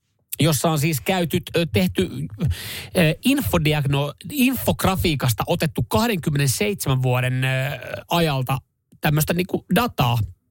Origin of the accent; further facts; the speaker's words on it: Kuopio, North Savo, Finland; born there; mä oon syntynyt Kuopiossa